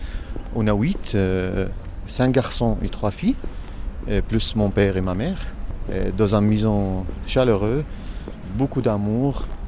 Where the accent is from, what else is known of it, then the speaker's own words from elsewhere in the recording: Iraq; French is a second language; now in France; En fait, chez moi, en Irak, la ville où j'ai né, c'était une ville de 1 500 000 habitants.